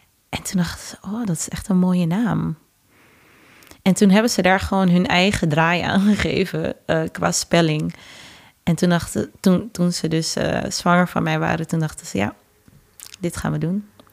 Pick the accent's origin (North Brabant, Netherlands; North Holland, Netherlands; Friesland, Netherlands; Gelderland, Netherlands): North Holland, Netherlands; Amsterdam; ik ben in Amsterdam-Oost geboren, 1996. En ben na 2 jaar naar Noord verhuisd met mijn ouders. En daar heb ik gewoond totdat ik 16 was ongeveer. En nu woon ik in Amsterdam-Nieuw-West.